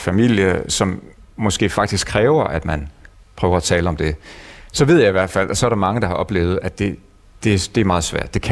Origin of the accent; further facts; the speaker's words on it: Central Denmark Region, Denmark; accent: West Jutlandic; at jeg kommer der fra Vestjylland. Fordi min kone, hun har sagt, at altså også de sidste dage op til i dag her, så begynder jeg at tale mere og mere vestjysk.